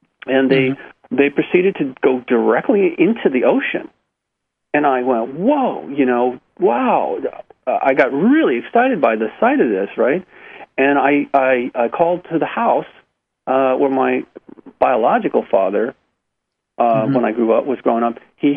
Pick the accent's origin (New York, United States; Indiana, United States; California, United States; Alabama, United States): California, United States; Malibu; I was standing on the driveway back where I grew up, on the house where I grew up in Malibu